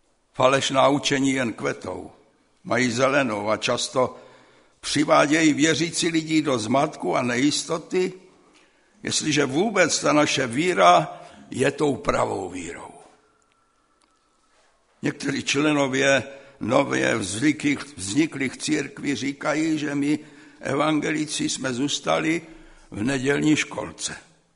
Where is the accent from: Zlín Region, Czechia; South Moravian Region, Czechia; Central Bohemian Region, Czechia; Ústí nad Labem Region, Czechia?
South Moravian Region, Czechia; Brno; Já jsem starý Brňák a jako mladý chlapec jsem tam chodíval každý rok.